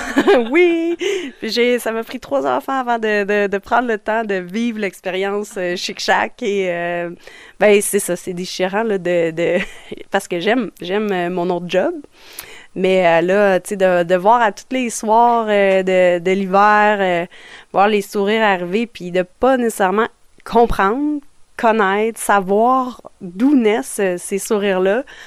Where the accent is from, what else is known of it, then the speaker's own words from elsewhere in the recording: Saint-Bruno-de-Montarville, Quebec, Canada; Je viens de Saint-Bruno sur la rive sud de Montréal. Donc, une Montarvilloise